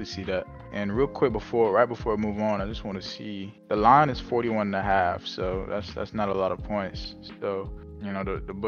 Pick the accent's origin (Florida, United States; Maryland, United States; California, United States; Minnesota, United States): Maryland, United States; Baltimore; Baltimore native. Me, I'm from Baltimore, y'all boys